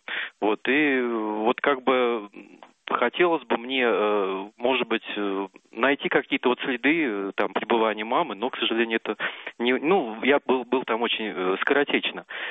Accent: Moscow, Russia; Да, я из Москвы.

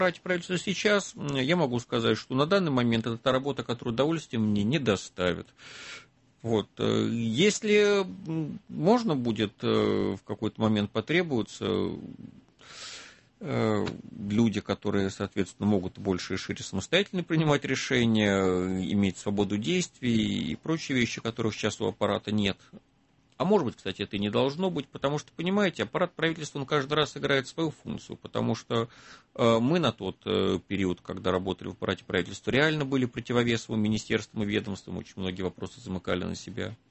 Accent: Moscow, Russia; Сам москвич, мама из Нижнего, папа из Питера.

